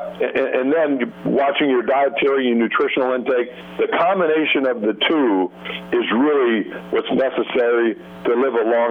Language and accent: English; Minnesota, United States; growing up in the Midwest in Minnesota myself